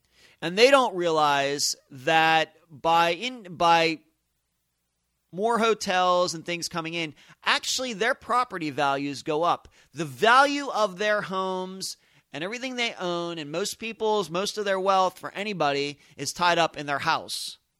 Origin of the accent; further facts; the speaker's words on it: Leechburg, Pennsylvania, United States; this strikes me very much the same as my hometown, coincidentally, of Leechburg, Pennsylvania, that has seen better times, that a lot of people have moved away.